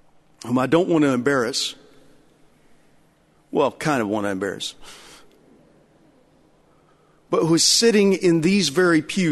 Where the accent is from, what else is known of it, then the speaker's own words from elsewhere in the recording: Lubbock, Texas, United States; I was from Lubbock. We talk funny out there.